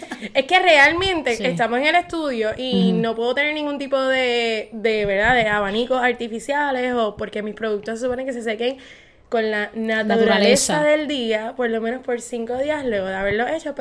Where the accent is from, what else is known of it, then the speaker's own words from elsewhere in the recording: Adjuntas, Puerto Rico; Soy del pueblo de Adjuntas, Puerto Rico, bastante en el centro de la isla. Le llaman la ciudad del gigante dormido. Estoy sumamente orgullosa de haber nacido en esa tierra rodeada de montañas, cuerpos de agua.